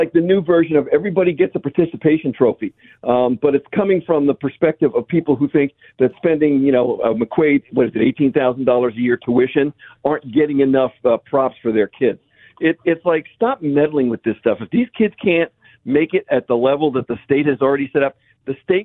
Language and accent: English; New Jersey, United States; now in Rochester, United States; I'm from Jersey, and we had the same situation down there with all the parochial schools, one of which I went